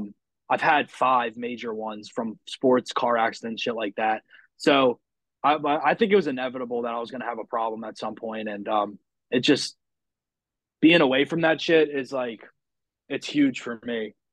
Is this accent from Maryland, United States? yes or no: yes; Maryland, United States; I grew up in Maryland, but I was down in Florida for a year